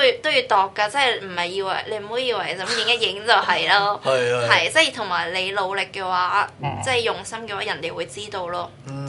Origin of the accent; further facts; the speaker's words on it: Hong Kong; 香港出身咯，我係即係香港，我嚟自香港嘅